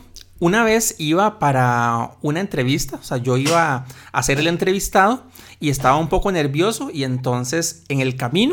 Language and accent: Spanish; Costa Rica; born there; yo solo tuve suerte y nací en Costa Rica.